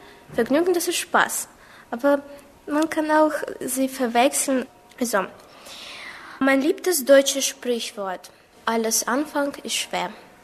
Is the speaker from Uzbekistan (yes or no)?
yes; Tashkent, Uzbekistan; German is a second language; bin 1997 geboren. Ich bin aus Usbekistan, Taschkent, das Land der Sonne, der Farbe, der Blumen.